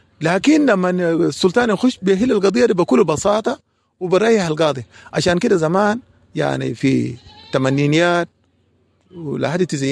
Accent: South Sudan; بعد ما نحن استغلينا طبعا من السودان بقى عندنا قوانين بتاع الشرطة بتاع جنوب السودان.

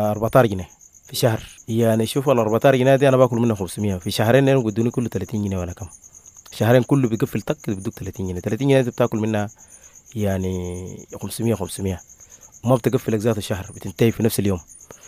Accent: Kadugli, South Kordofan, Sudan; now in Uganda; أنا في السودان في كادوغلي ومحافظتنا طولودي ومحلية من حليب

